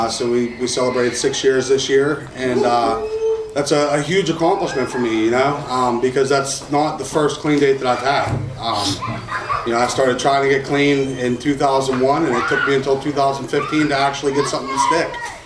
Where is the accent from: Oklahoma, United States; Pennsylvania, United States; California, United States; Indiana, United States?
Pennsylvania, United States; North Huntington; So I grew up in North Huntington. A lot of you guys probably know where that's at. It's, suburbia, Pittsburgh, pretty much.